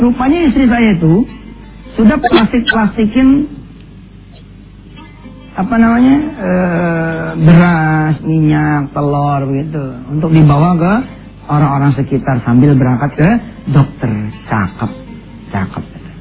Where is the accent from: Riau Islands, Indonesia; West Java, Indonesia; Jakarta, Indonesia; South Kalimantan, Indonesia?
Jakarta, Indonesia; accent: Betawi; bahasa Indonesia lah, bahasa saya Betawi gitu ya.